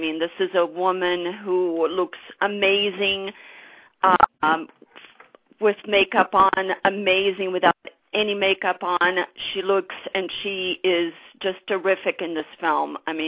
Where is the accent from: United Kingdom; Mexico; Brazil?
Brazil; English is a second language; now in United States; I'm originally from Brazil, so and I live in the United States now.